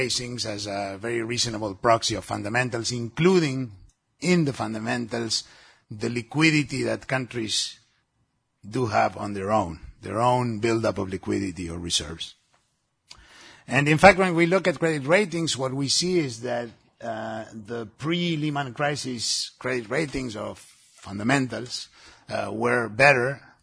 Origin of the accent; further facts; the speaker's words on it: Uruguay; I'm from Uruguay, so no crowding out.